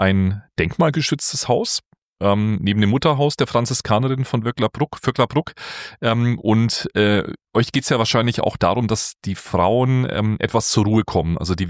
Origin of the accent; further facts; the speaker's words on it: Bavaria, Germany; als gebürtiger Franke